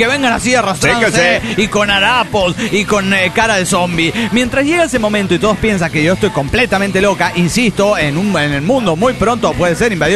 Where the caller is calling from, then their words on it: Mexico City, Mexico; del DF mexicano